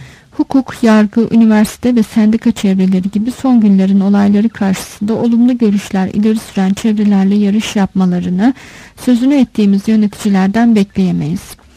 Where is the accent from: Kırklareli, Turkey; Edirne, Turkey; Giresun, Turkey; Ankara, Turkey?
Edirne, Turkey; Keşan; born there; Bir sırtmacın oğlu olarak 1943'te Keşan'ın Koz köyünde doğdum.